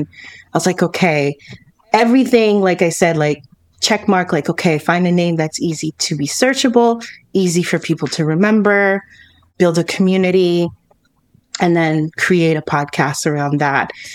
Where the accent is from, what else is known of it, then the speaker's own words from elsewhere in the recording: Canada; people to feel like what I felt when I started 10 years ago in podcasting, like I have to hide that I'm Canadian in order to have as many audience as possible.